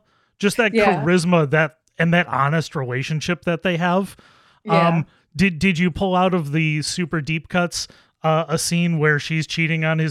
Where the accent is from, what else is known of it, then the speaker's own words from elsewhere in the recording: Buffalo, New York, United States; now in Rochester, United States; growing up in Buffalo, living in Rochester, like we all live in that like nasally world of accents.